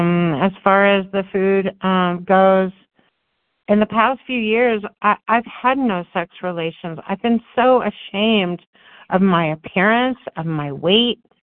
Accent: Colorado, United States; I'm from Colorado.

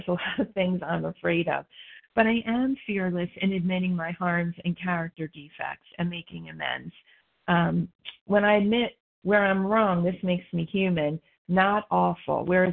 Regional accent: New Jersey, United States; a grateful, recovered, compulsive overeater from South Jersey.

